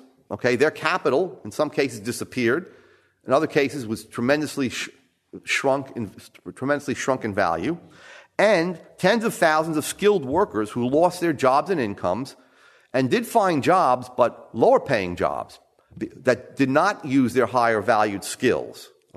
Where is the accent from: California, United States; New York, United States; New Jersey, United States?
New Jersey, United States; Now, I come from New Jersey